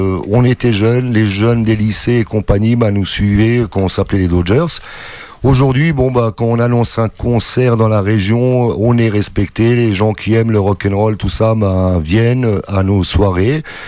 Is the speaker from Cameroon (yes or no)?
no; Haguenau, Grand Est, France; Oui, je suis d'Aguenau.